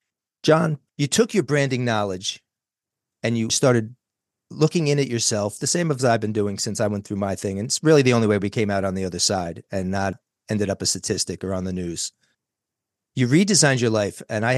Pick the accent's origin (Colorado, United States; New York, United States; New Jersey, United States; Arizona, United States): New York, United States; Growing up in New York, they made you more thick skinned than took the time to help you.